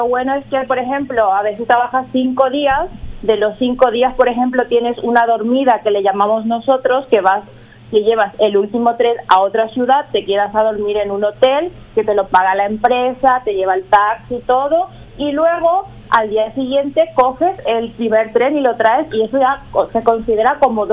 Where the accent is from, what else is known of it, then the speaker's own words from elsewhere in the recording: Eusebio Ayala, Cordillera, Paraguay; hace poco estuve ahí con mi familia, que siempre voy a mi pueblo, que es Eusebio Ayala, y que a mí me gusta mucho.